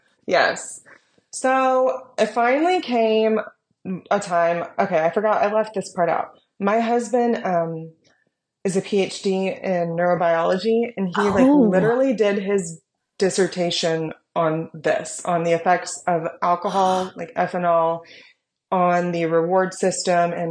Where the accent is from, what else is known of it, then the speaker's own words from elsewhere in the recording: United States; Yeah, we're not Canadians. I'm an American.